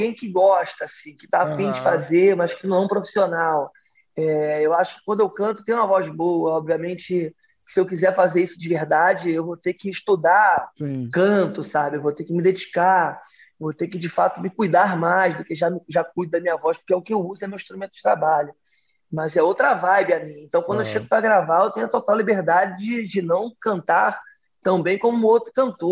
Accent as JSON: {"language": "Portuguese", "region": "Rio de Janeiro", "country": "Brazil", "tie": "born or raised there"}